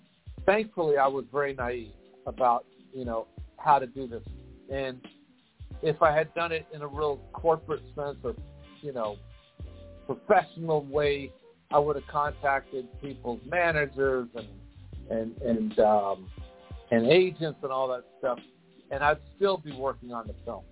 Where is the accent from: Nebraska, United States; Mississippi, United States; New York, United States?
New York, United States; Because I was from New York at the time and I was living there, it was really heavy New York artists.